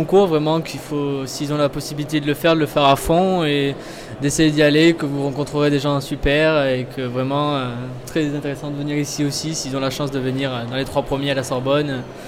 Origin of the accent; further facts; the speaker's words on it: Talence, Nouvelle-Aquitaine, France; De Talence, à côté de Bordeaux.